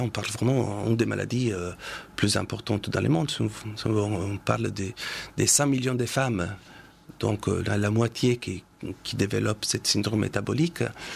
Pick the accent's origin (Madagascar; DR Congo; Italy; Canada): Italy; now in Lille, France; j'ai eu plusieurs offres en France, en Italie, donc dans mon pays d'origine